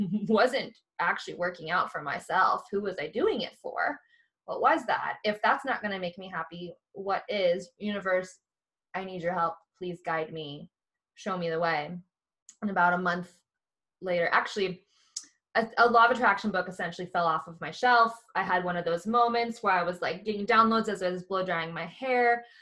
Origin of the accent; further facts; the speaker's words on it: Midwest, United States; the programming that I had from growing up in the Midwest.